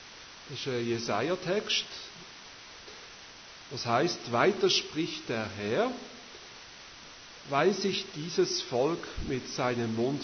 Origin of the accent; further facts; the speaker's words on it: Switzerland; Und bei uns in der Schweiz ist es ja gerade umgekehrt.